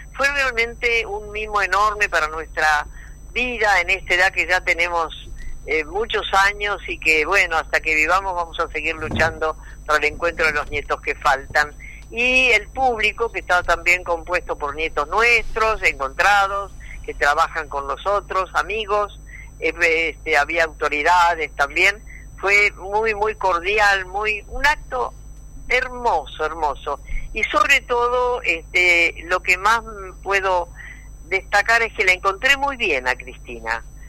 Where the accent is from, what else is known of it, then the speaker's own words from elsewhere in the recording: Argentina; también somos argentinas y participamos en nuestras opiniones con el respeto debido